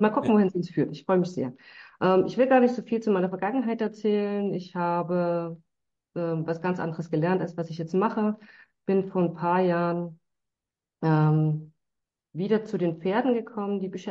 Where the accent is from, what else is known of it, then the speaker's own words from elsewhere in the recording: Dresden, Saxony, Germany; Ich bin gebürtig aus Dresden, lebe und werke hier auch immer noch.